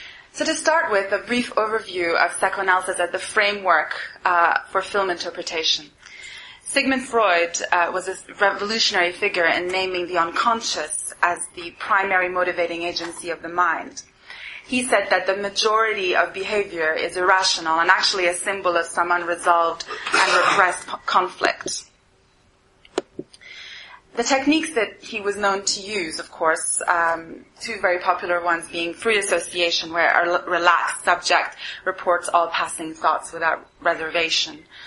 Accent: Montreal, Quebec, Canada; moved away as an adult; now in London, United Kingdom; I'm from Montreal, where I took a degree in psychology. I came to London to pursue postgraduate studies in psychoanalysis

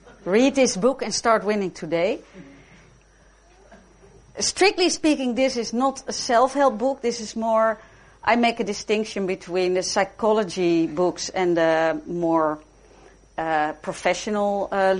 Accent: Amsterdam, North Holland, Netherlands; English is a second language; I grew up in Amsterdam in the 1960s and 70s. My parents were hippies, we could say.

